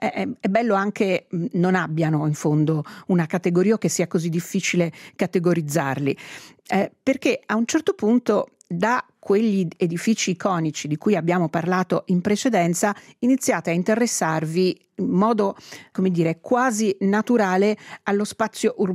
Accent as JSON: {"language": "Italian", "region": "Italian-speaking Switzerland", "country": "Switzerland", "said": "Venezia, che conosciamo anche come svizzero italiani abbastanza da vicini"}